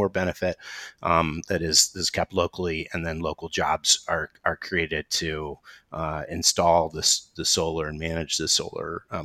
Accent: Athens, Ohio, United States; now in Atlanta, United States; I do live in Atlanta, but I grew up in Athens, Ohio, and my father and my sister live on the 400-acre farm where I grew up in southeastern Ohio

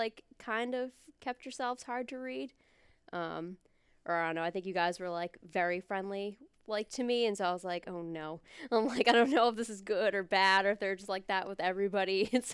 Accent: Quincy, United States; Because I'm from Quincy. I don't even know if I mentioned that.

